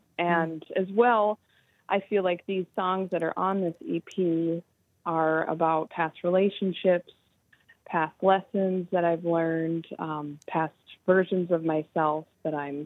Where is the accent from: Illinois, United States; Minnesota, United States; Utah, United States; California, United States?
Minnesota, United States; Duluth; Yes, so I'm from Duluth, and I grew up swimming in Lake Superior and always felt very connected to water.